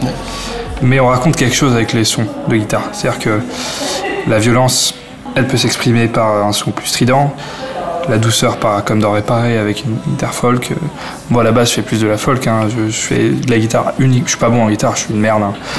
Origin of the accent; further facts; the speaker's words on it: Clermont-Ferrand, Auvergne-Rhône-Alpes, France; Ouais, bah oui, moi je suis né, j'ai grandi à Clermont-Ferrand.